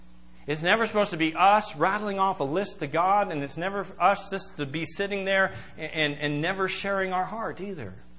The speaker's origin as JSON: {"language": "English", "country": "United States", "said": "it sickens me to think that, you know, as an American, there are certain places that would be very dangerous for me to go and walk down the street because people hate me for just being an American."}